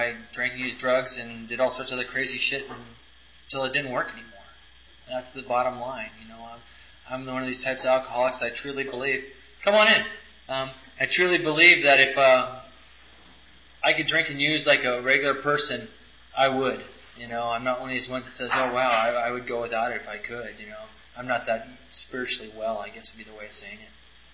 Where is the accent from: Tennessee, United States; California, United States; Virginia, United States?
California, United States; Los Gatos; I was born and raised in Los Gatos, and I drank and used in Los Gatos and a couple other little cities around this area, like Santa Cruz and Campbell